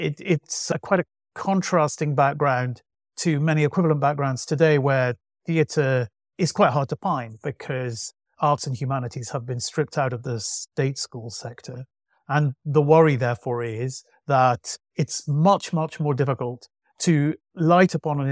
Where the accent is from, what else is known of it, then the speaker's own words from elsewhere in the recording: Manchester, North West England, United Kingdom; Yeah, I grew up in Manchester, and it was.